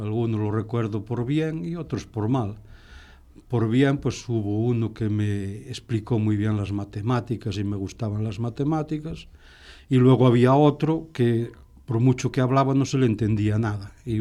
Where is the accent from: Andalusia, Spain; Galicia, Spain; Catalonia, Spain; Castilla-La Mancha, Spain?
Galicia, Spain; Viveiro; en principio fui al cole de mi pueblo, un pueblito que se llama Viveiro, que está allá en la costa de Lugo, y luego cambié, fui a otro que se llamaba El Andro, y luego fui al instituto en Lugo y a la Escuela Universitaria de Magisterio en Lugo.